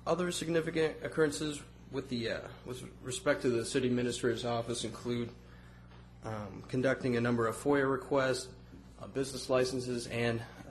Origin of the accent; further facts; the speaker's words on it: Durant, Iowa, United States; I grew up in Durant, Iowa, middle of nowhere.